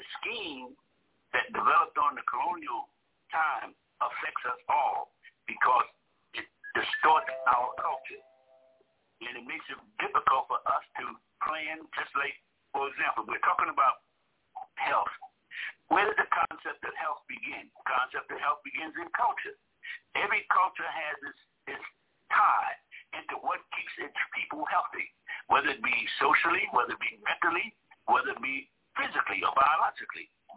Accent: New Jersey, United States; I'm hail from New Jersey, the East Coast.

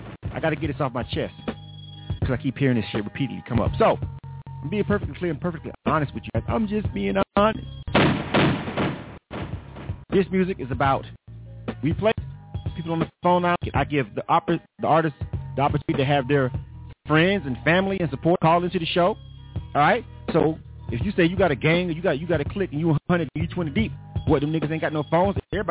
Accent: the South, United States; Motherfucker, I'm from the South and I live in the South.

